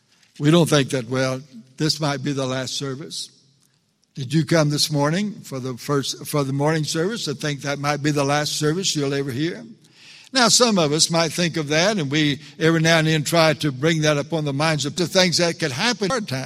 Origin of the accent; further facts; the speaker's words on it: Luling, Texas, United States; I remember reading a sign when I was a young person in my hometown of Luling, Texas